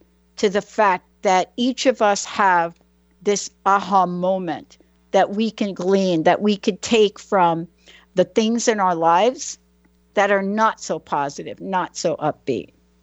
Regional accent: New York City, New York, United States; Well, first of all, you know, growing up in New York City, I think once upon a time when I was younger, it's not that we didn't have violence.

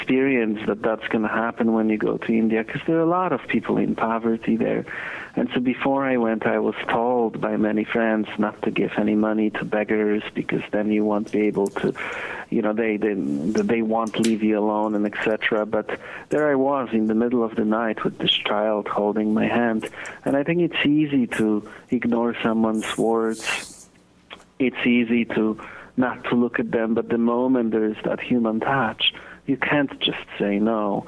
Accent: Poland; I was, you know, an undocumented immigrant who experienced a lot of stuff growing up in Poland.

